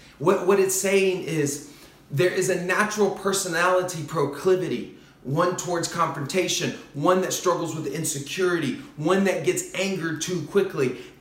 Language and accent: English; the South, United States; And I was raised in the South of the U.S., very similar to that.